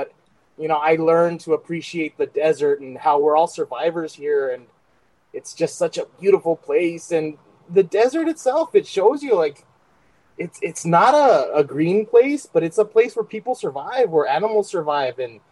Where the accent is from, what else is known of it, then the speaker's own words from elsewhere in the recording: El Paso, Texas, United States; also born or lived in Northridge, California; I wasn't born in El Paso. I was born in Northridge, California. And that's like, oh, it breaks my heart because I wish I was born in El Paso. And, oh, I'm an El Pasoan at heart.